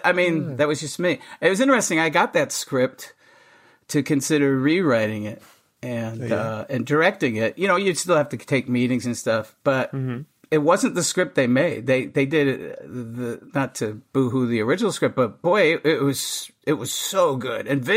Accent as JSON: {"language": "English", "town": "Syracuse", "region": "New York", "country": "United States", "tie": "born or raised there", "said": "Oh, I grew up in Central New York. I grew up in Syracuse, New York."}